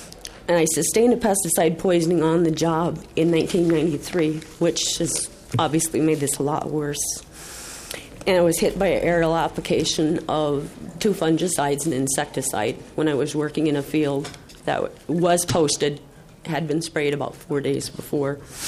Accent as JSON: {"language": "English", "town": "Staples", "region": "Minnesota", "country": "United States", "said": "I come from Staples."}